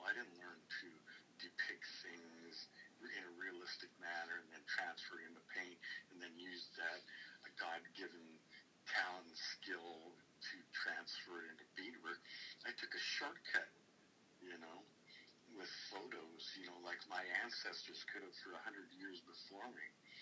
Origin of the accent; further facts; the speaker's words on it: Pendleton, Oregon, United States; I'm from Pendleton, right? They make blankets there.